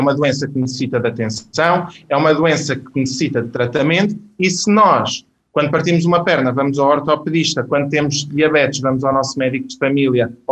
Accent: Castelo Branco, Portugal; para além de ser interno em Viseu, sou natural de Castelo Branco. Portanto, sou um homem aí da região centro.

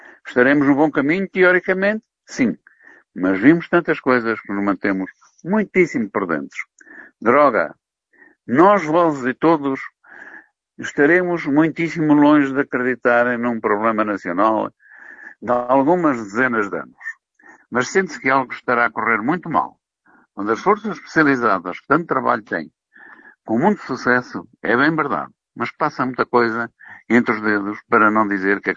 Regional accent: Portugal; como português, e já em idade avançada, regozijamo-nos com as contas públicas do nosso país

